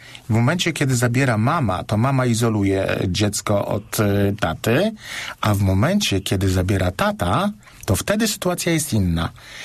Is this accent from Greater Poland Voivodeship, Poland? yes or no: no; Warsaw, Masovian Voivodeship, Poland; ja jestem z Warszawy, a już jestem trzeci raz w Poznaniu w tym miesiącu